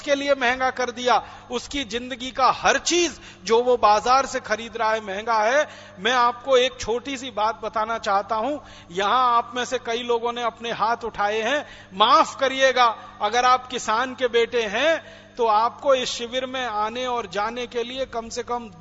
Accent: Atrauli, Uttar Pradesh, India; born there; मेरा जन्म अलीगढ़ के पास एक छोटे से गांव में हुआ, अतरौली तहसील में। मेरे गांव में बिजली नहीं है और दिल्ली से मात्र 170-180 किलोमीटर की दूरी पर है मेरा गांव

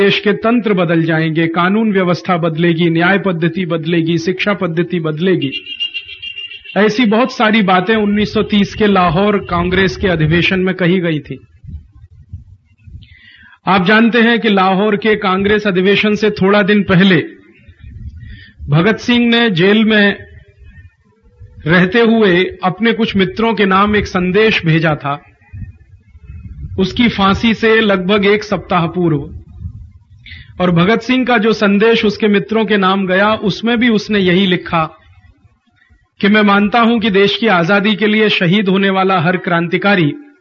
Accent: North India, India; गुजराती भाषा में समझ पाता हूं, बोलने का अभ्यास नहीं है। उत्तर भारत का रहने वाला हूं, मेरी मातृभाषा हिंदी है, इसलिए मैं मुश्किल में गुजराती में बात नहीं कर पाता, बहुत तकलीफ होती है। हिंदी बोलना मेरे लिए थोड़ा ज्यादा आसान है

